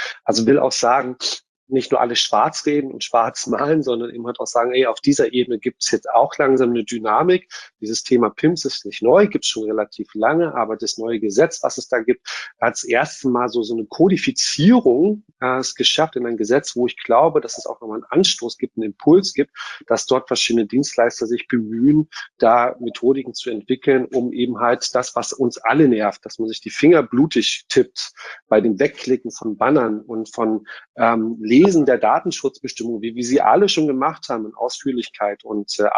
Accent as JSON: {"language": "German", "region": "Brandenburg", "country": "Germany", "said": "auch wenn ich mich ein bisschen ausgegrenzt fühle als Brandenburger mit den ganzen Skithemen"}